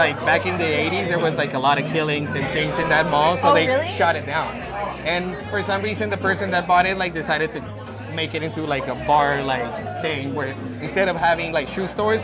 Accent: Tijuana, Baja California, Mexico; also born or lived in Mexicali; now in San Diego, United States; I am also from Tijuana. Was born in Mexicali, raised in Tijuana, and now I bartend here in San Diego.

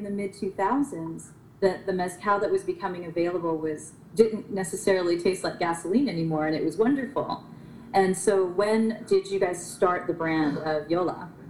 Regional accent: San Diego, California, United States; I was familiar with mezcal because I grew up in San Diego.

